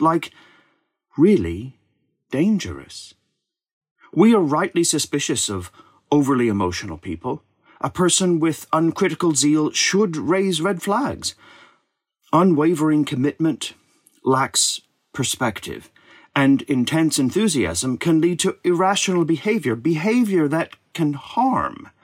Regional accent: United States; As an American, I have to be careful not to fulfill the stereotype of being overly enthusiastic.

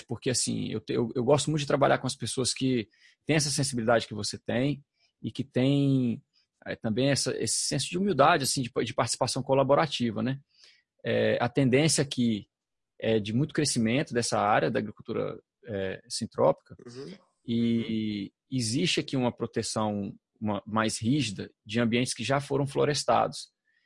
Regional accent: Brasília, Federal District, Brazil; Porque eu cresci em Brasília, né? E a gente tinha matas ciliares e o cerrado.

